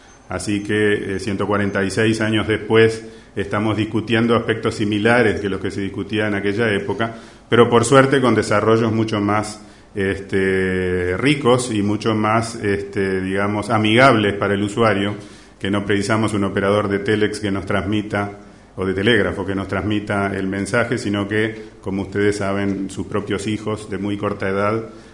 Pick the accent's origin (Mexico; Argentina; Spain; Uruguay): Uruguay; como uruguayo